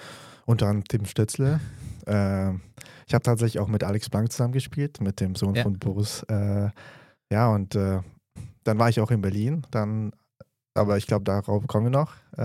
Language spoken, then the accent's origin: German; Transylvania, Romania; 24 Jahre alt und ich komme ursprünglich aus Transsilvanien. Das ist in Rumänien, da wohnt die ungarische Minderheit und von da komme ich her.